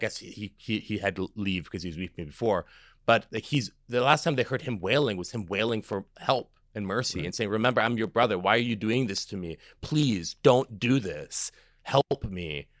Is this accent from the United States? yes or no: yes; Minnesota, United States; moved away; It's like me, like I grew up in northern Minnesota, and I think my accent has softened a bit being away there so long.